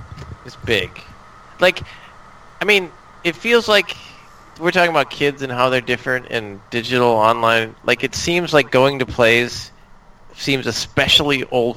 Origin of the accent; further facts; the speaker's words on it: Minnesota, United States; it seems less weird to be like, I'm Minnesotan, and Minnesota's pretty cool. Like, because I think it's smaller.